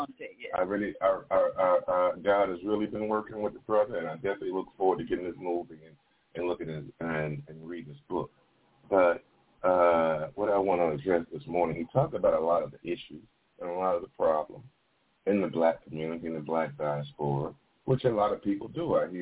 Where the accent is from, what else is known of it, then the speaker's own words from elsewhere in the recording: United States; So, and I say our because it's we. I'm an American.